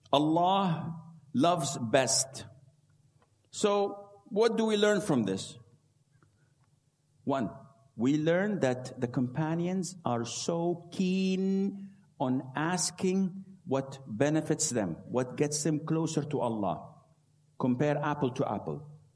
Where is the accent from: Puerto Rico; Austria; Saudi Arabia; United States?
Saudi Arabia; English is a second language; Who cares you paid money? I come from Saudi Arabia. I don't care about money.